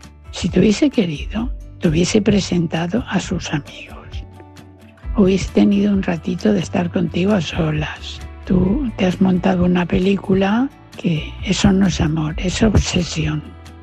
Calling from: Valencia, Valencian Community, Spain; de Valencia.

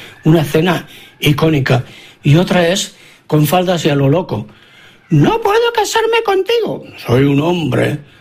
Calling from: Barcelona, Catalonia, Spain; de Barcelona.

